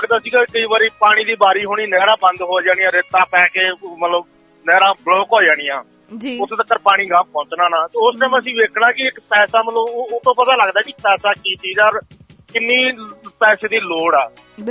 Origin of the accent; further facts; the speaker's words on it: Bikaner, Rajasthan, India; ਮੈਂ ਜਿੱਦਾਂ ਪਹਿਲਾਂ ਮੈਂ ਰਾਜਸਥਾਨ ਤੋਂ ਬਿਲੋਂਗ ਕਰਦਾ ਜਿੱਦਾਂ, ਤੇ ਅਸੀਂ ਉੱਥੋਂ ਮੈਂ ਬੀਕਾਨੇਰ ਜ਼ਿਲ੍ਹਾ, ਮੇਰਾ ਉੱਥੇ ਬੀਕਾਨੇਰ ਜ਼ਿਲ੍ਹਾ ਦਾ ਮੈਂ ਰਹਿਣ ਵਾਲਾ ਉੱਥੇ ਦਾ